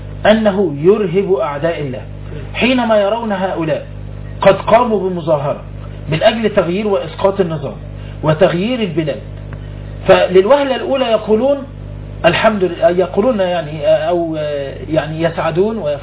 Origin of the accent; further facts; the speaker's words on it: Egypt; نحن شعب مصري